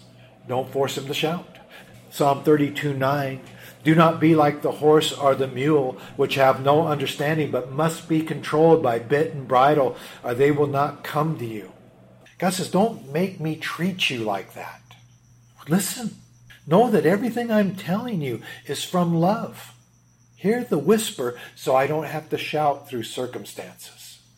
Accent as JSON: {"language": "English", "country": "Ireland", "said": "My anger is not just because I'm Irish."}